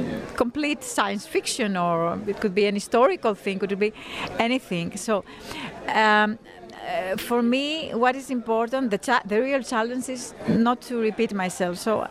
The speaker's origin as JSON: {"language": "English", "town": "Athens", "region": "Attica", "country": "Greece", "said": "I come from Athens, Greece."}